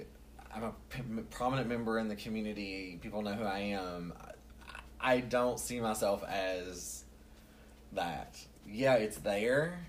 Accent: the South, United States; No, I'm from the South.

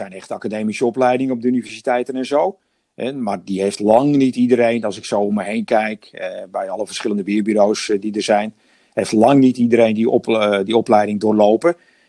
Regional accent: Marken, North Holland, Netherlands; Ik ben dus geboren en getogen op Marken.

